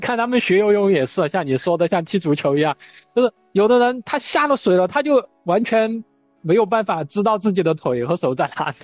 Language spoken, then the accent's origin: Chinese; Xichang, Sichuan, China; 然后我姥爷他们就到西昌这个内迁厂来，我小时候就一直是在这个内迁厂里面长大的